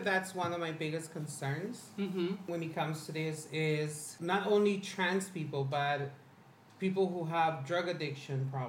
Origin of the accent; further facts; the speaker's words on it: United States; Like, we, especially as Americans, because yes, I'm Hispanic, but I'm a citizen.